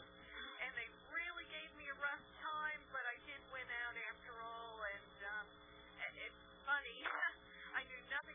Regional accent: North Carolina, United States; I'm from North Carolina.

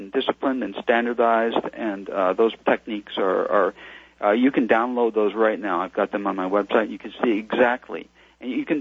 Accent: San Diego, California, United States; I grew up in San Diego. I'm moving back to California from the islands.

